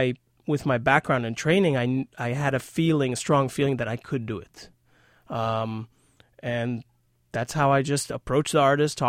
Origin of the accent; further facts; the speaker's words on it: New York, United States; Well, first of all, I grew up in New York.